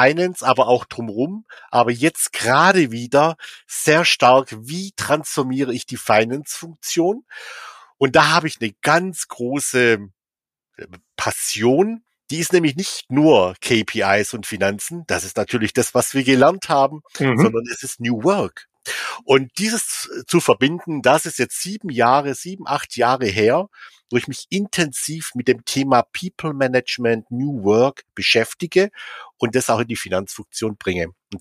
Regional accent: Immenstaad, Baden-Württemberg, Germany; Ich komme hier aus dem Süden der Republik, aus Immenstadt am Bodensee

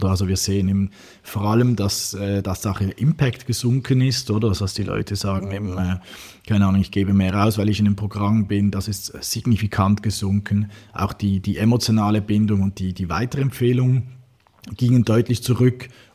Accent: Switzerland; zum südlichen Nachbarn, sprich der Schweiz, meinem Heimatland.

